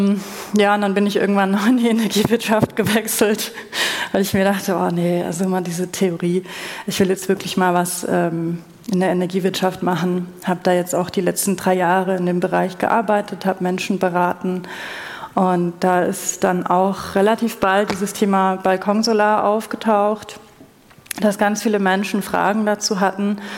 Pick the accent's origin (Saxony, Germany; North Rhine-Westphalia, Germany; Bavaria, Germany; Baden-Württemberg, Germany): Bavaria, Germany; ich komme aus Bayern, hört man vielleicht nicht, höre ich immer wieder. Und ich komme aus einem Nicht-Akademiker-Haushalt